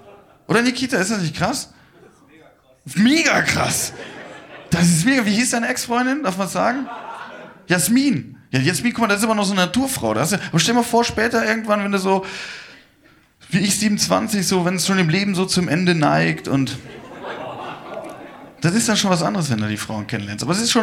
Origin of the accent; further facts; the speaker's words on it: Rhineland, Germany; ich komme aus dem Rheinland und uns wird immer auch nachgesagt, dass wir so komische Menschen wären.